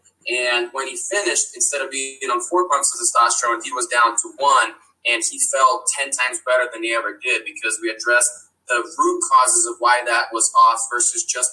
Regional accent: Ukraine; English is a second language; now in United States; You know, I've had a long life between growing up in Ukraine and being one of those smart kids competing in math Olympiads and just being then getting the troublemaker after my dad passed away, moving to America.

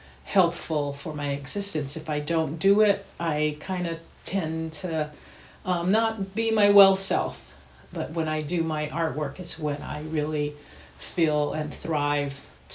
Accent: United States; from being growing up on the Navajo reservation and listening to traditional stories, listening to traditional ways of life

